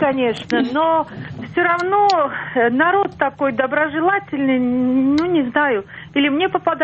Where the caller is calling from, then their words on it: Zevenbergen, North Brabant, Netherlands; Город, наверное, мало знаком, это рядом с с Роттердамом, маленький город, называется Зейвенбергхен.